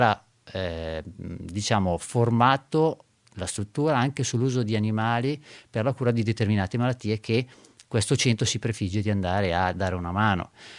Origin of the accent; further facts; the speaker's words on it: Castano Primo, Lombardy, Italy; perché io sono di Castano e sto parlando di un'associazione di Biella.